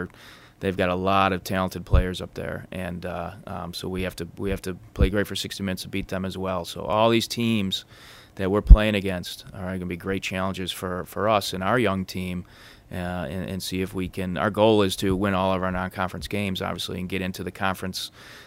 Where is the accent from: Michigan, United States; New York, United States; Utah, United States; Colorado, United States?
New York, United States; Syracuse; And me being from the East Coast my whole life, and now seeing, in hotbeds as well, growing up in Syracuse, now I'm out here, and, the Ohio, the Columbus area